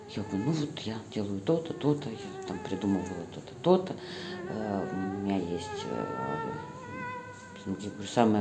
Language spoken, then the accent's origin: Russian; Norilsk, Krasnoyarsk Krai, Russia; born there; now in Karelia, Russia; Я вообще норильчанка. Я родилась в Норильске.